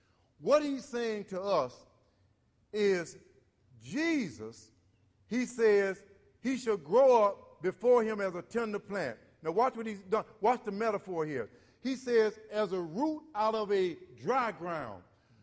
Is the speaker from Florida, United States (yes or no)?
yes; Florida, United States; And I don't know, I come from Florida, and oftentimes we used to go down to the pond, and we used to swim by the pond.